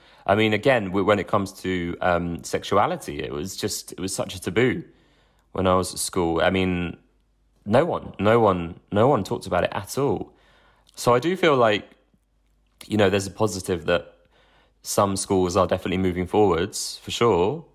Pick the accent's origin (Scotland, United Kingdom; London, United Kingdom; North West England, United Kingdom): London, United Kingdom; I'm from London, I went to Manchester to study